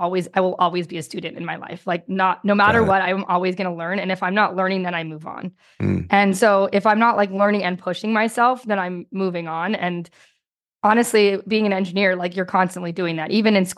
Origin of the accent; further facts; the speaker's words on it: Pasadena, California, United States; I grew up in Pasadena area.